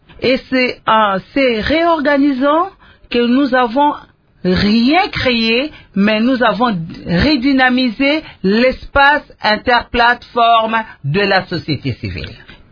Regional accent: DR Congo; Et en République démocratique du Congo, l'économie informelle prend le 80% de notre économie.

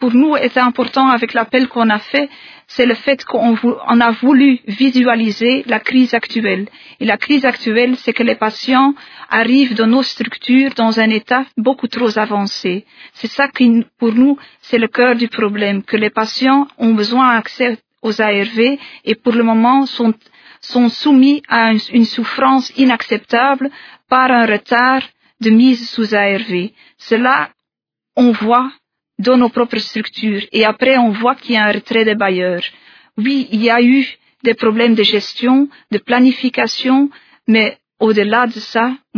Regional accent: Belgium; Moi, je viens de la Belgique

